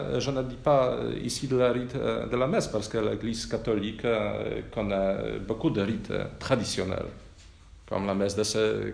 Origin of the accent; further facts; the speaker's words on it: Poland; French is a second language; Parce que chez nous, en Pologne, beaucoup ont dit